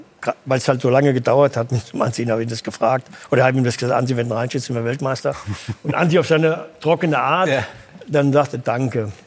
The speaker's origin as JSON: {"language": "German", "town": "Hanau", "region": "Hesse", "country": "Germany", "tie": "born or raised there", "said": "an meinem Heimatort in Hanau, wo ich aufgewachsen bin, am Hinterhof mit den Wäschestangen, Garagen."}